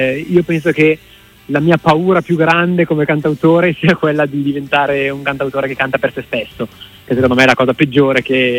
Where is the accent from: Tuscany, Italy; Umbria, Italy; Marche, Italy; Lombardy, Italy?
Lombardy, Italy; Como; now in Bologna, Italy; Sono molto legato a Bologna perché è la città dove studio e dove vivo a metà, diciamo, sono mezzo comasco e mezzo bolognese ormai